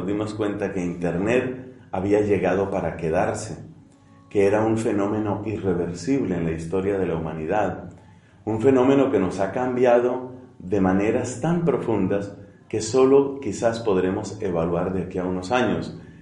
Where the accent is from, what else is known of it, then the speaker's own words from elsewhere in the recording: Colombia; Nosotros en mi país, allá en Colombia